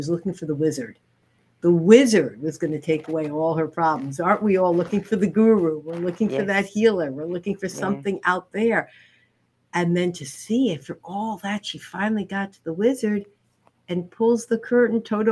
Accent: Northeast, United States; Neither of us, I'm from the Northeast. My husband's from Cape Cod. We had never been to Michigan.

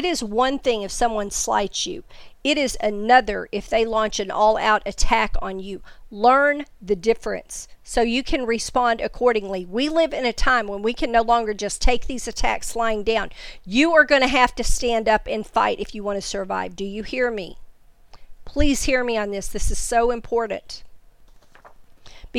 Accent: the South, United States; accent: southern; I won't even try to pronounce the Greek word for that, especially in my southern accent.

